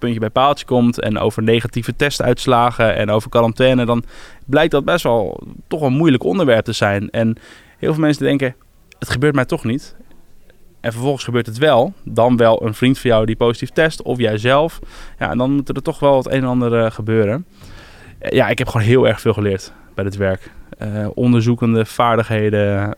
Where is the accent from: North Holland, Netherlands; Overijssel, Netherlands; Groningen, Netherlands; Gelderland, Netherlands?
North Holland, Netherlands; Alkmaar; now in Haarlem, Netherlands; Ik werk in regio Utrecht, ik woon in de regio Haarlem. Ik kom uit Alkmaar